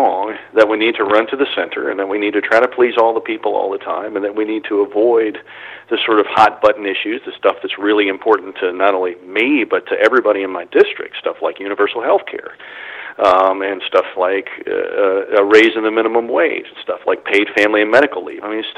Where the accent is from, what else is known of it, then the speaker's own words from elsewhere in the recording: New Albany, Indiana, United States; And it goes from my hometown of New Albany, Indiana, all the way up to South Indianapolis.